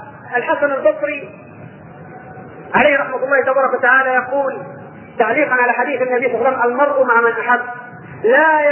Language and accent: Arabic; Upper Egypt, Egypt; كان زمان عندنا في الصعيد يعيش على حافه الصعايده